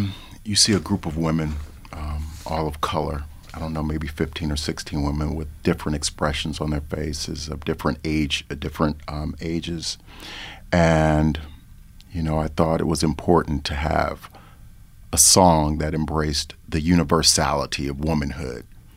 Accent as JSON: {"language": "English", "town": "Cleveland", "region": "Ohio", "country": "United States", "tie": "born or raised there", "said": "growing up in Cleveland and not really having a lot of school materials dealing with black folk, I understood where he was coming from."}